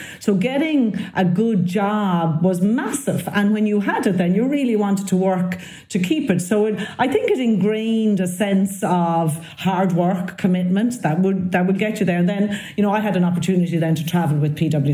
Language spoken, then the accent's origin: English; South-East, Ireland; We're both from the Southeast.